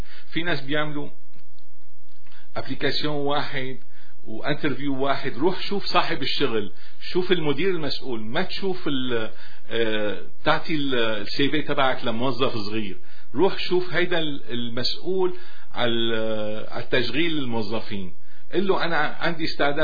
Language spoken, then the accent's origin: Arabic; Syria; أصولنا نحن كسوريين كعرب